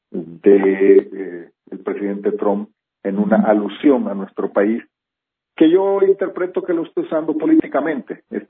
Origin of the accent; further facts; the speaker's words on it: Honduras; Ese es un reto, un desafío que lo tomamos como hondureños, no por proteger a Estados Unidos, sino por nosotros mismos